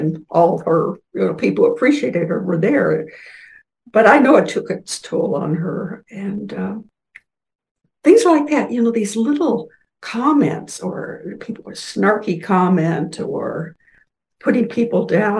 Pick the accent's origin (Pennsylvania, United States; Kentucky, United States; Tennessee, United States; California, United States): Kentucky, United States; Louisville; I grew up in Louisville, Kentucky